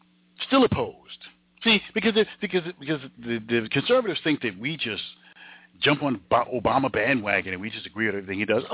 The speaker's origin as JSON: {"language": "English", "country": "United States", "tie": "born or raised there", "said": "because I'm a American, born and raised. Generations and generations of my family, born and raised in America, all the way back to slavery and prior to that."}